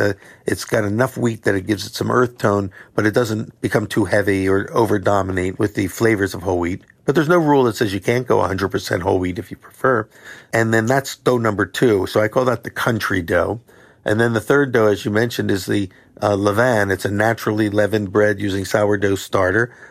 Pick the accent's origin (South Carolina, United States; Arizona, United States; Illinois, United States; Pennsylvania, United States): Pennsylvania, United States; Philadelphia; Like, I'm from Philadelphia